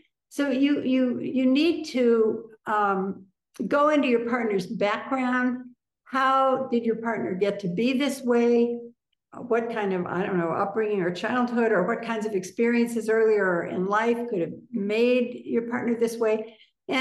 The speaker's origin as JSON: {"language": "English", "town": "Columbus", "region": "Ohio", "country": "United States", "said": "And we had been back, I'm from Ohio too, Columbus."}